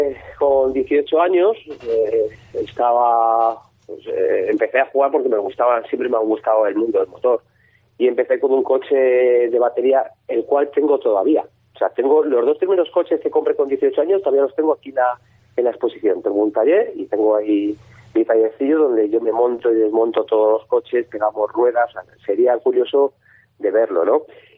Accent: Spain; Somos un total de 180 pilotos. 35 de ellos somos españoles.

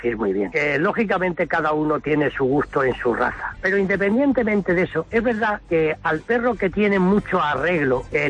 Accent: Castilla-La Mancha, Spain; yo soy de Castilla-La Mancha.

